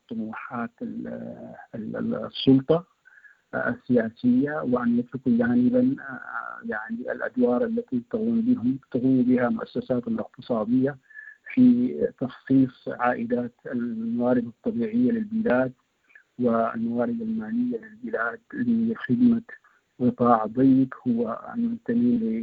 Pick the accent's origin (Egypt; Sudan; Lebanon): Sudan; هذا جهد يعني أن نكون متواضعين أمامه كلنا كسودانيين